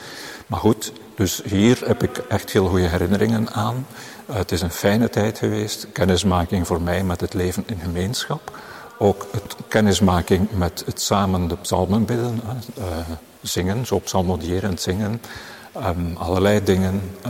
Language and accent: Dutch; Izegem, West Flanders, Belgium; moved away as an adult; now in Leuven, Belgium; Ik ben afkomstig uit Izegem in West-Vlaanderen en ik ben rond mijn 20e naar Leuven gekomen met de bedoeling om priester te worden.